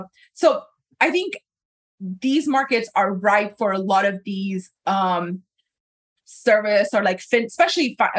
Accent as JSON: {"language": "English", "country": "Pakistan", "tie": "born or raised there", "said": "so growing up in Pakistan, there's a huge services gap, right?"}